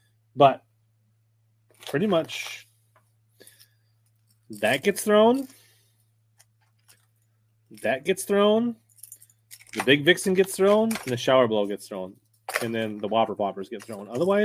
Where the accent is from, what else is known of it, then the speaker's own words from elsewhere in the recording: Minnesota, United States; Me, I'm from Minnesota, but I do fish lacrosse and places like that. And so we're neighbors to Wisconsin.